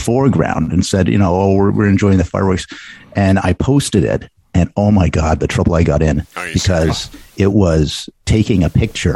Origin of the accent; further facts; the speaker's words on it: Manchester, North West England, United Kingdom; born there; I was born in Manchester.